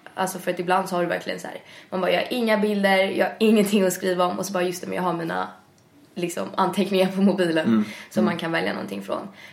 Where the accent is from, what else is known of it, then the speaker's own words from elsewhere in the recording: Stockholm, Stockholm County, Sweden; men jag är uppväxt i Midsommarkransen fram tills jag var typ 8. Och så flyttade vi till Årstadal som ligger vid Liljeholmen.